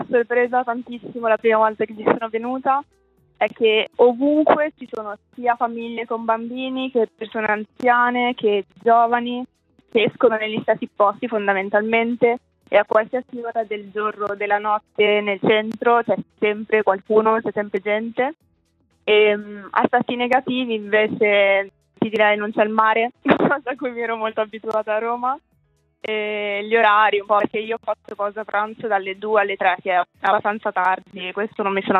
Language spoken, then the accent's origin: Italian; Cademario, Ticino, Switzerland; moved away as an adult; also born or lived in Rome; now in Madrid, Spain; ho 26 anni. Vengo da Cademario, un paesino in Malcantone vicino a Lugano, dove sono nata e cresciuta e diciamo ho lasciato la Svizzera nel 2018, mi sono trasferita a Roma dove ho studiato e ho vissuto 4 anni